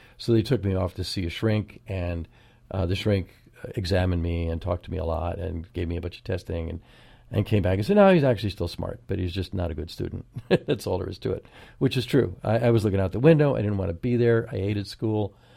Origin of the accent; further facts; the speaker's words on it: New Jersey, United States; So I'm saying fucking because I'm from New Jersey, that's where all this happened anyway.